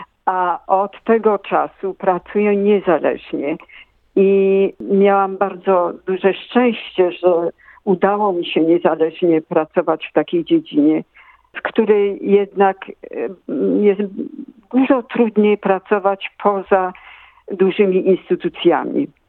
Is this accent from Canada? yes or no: no; Australia; also born or lived in Germany; Ja się urodziłam w Niemczech, w obozie. I przyjechaliśmy do Australii z rodzicami w roku 1950. Więc ja wtedy byłam małą dziewczynką i urosłam tu, skończyłam szkołę tutaj, skończyłam uniwersytet tutaj i pracowałam tutaj, więc Australia jest moim domem. Ja jestem Australijką